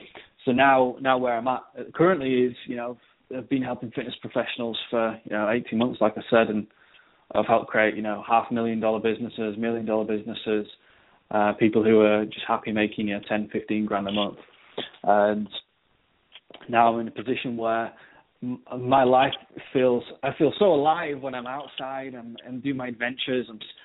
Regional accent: North West England, United Kingdom; I'm over in the UK. I'm British. I'm from up north near Manchester.

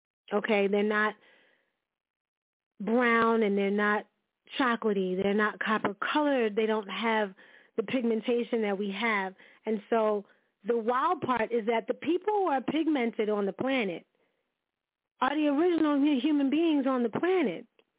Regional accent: New York, United States; yeah, I was born and raised in New York, love New York, it's wonderful.

